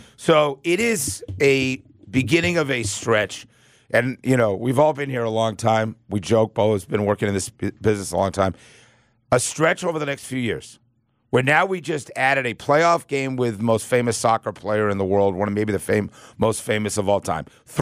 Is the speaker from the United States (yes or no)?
yes; New England, United States; I was like, dude, I'm from New England